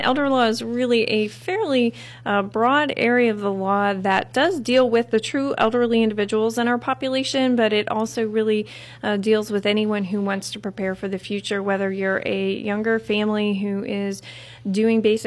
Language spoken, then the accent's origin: English; Renfrew, Pennsylvania, United States; I grew up in Renfrew, went to Butler High School, and I've been practicing here in the Butler area for the last 6 years.